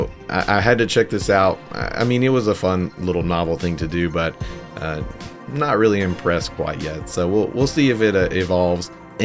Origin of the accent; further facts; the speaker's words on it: Memphis, Tennessee, United States; I come from Memphis, Tennessee, and we often refer to roasting with the term checking.